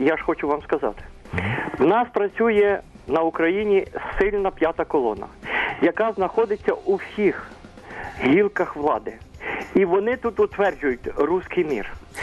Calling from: Kyiv, Ukraine

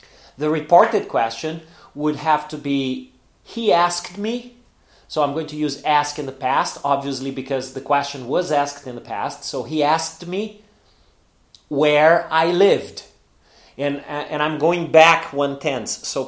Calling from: Porto Alegre, Rio Grande do Sul, Brazil

